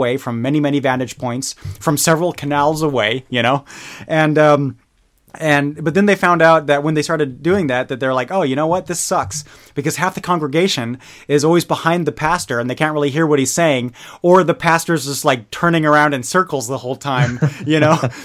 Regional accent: Bavaria, Germany; English is a second language; I grew up in Bavaria, which is a stark contrast.

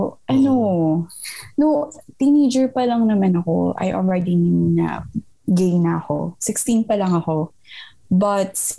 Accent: Visayas, Philippines; siya yung nakaklik ko kasi Bisaya din ako.

